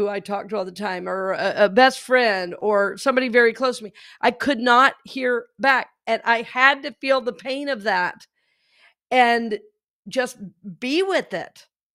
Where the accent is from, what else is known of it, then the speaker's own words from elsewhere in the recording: Red Oak, Georgia, United States; you know, I'm from Red Oak, Georgia. I cannot fathom what this is.